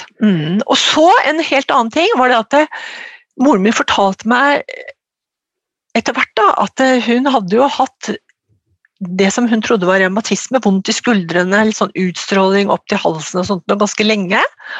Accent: Ås, Akershus, Norway; Jeg kommer fra Ås, nede I Akershus

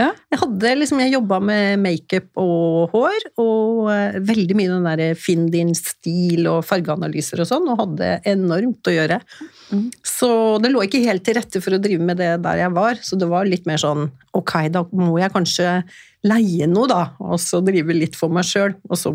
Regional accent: Stockholm, Stockholm County, Sweden; Jeg husker jeg vokste opp I Stockholm.

